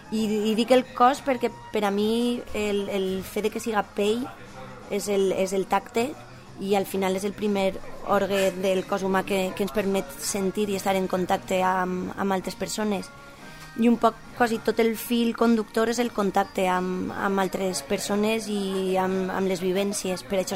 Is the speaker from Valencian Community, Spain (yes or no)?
yes; Valencian Community, Spain; first language Valencian; Normalment els primers textos es escric en valencià, perquè diguem que és la meva llengua materna i és també la llengua que té més arrel per a mi emocional